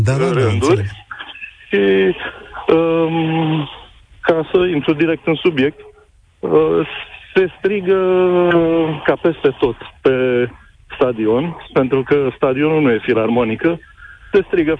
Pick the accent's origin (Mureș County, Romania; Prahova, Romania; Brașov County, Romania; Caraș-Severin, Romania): Prahova, Romania; Ploiești; Eu sunt din Ploiești.